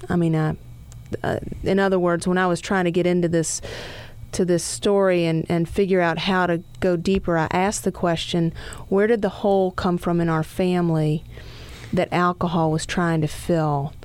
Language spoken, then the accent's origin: English; Louisville, Kentucky, United States; Grew up in Louisville, Kentucky. I was born and bred there